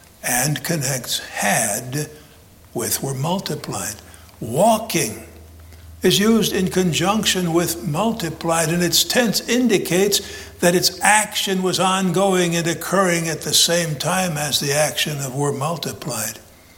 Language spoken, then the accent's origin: English; Illinois, United States; It's kind of like, well, I'm from Illinois. That's up from here.